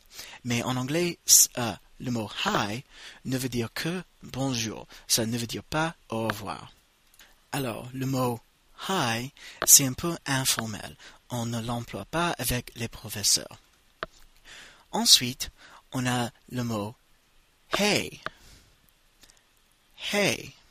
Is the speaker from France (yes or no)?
no; United States; first language English; French is a second language; Je suis américain, alors je parle anglais comme langue maternelle.